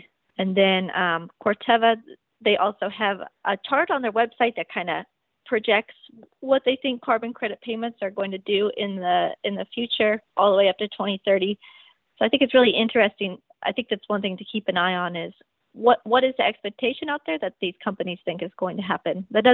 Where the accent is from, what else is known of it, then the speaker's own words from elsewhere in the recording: Winchester, Illinois, United States; I grew up here in Illinois on a family farm outside of Winchester, Illinois.